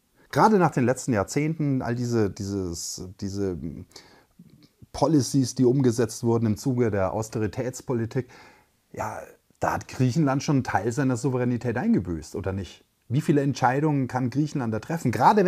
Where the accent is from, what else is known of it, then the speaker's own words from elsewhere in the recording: Germany; Und da ist auch die Frage, ob wir als Deutsche, wenn jetzt unser Außenminister dort am Vermitteln ist, ob wir überhaupt diese neutrale Position haben.